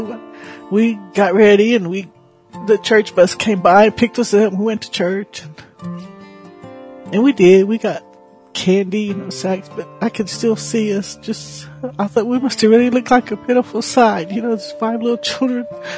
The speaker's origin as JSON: {"language": "English", "town": "Clinton", "region": "Oklahoma", "country": "United States", "lives_now": "Shawnee, United States", "said": "I'm a member of the Cheyenne and Arapaho tribe, and I'm originally from Clinton, Oklahoma, and I now live in Shawnee, Oklahoma."}